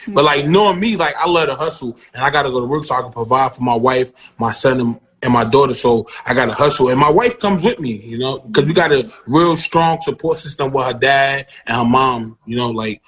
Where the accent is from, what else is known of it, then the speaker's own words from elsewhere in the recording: New Jersey, United States; my wife is from Cali, and I'm from New Jersey, so I had her move to New Jersey with me for a whole year.